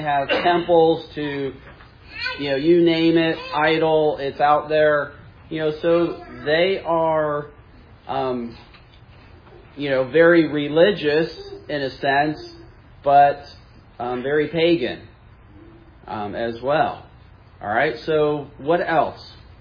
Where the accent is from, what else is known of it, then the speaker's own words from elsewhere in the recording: Fayetteville, North Carolina, United States; Where are you from, Fayetteville? And they're like, you know, it's like right outside Fort Bragg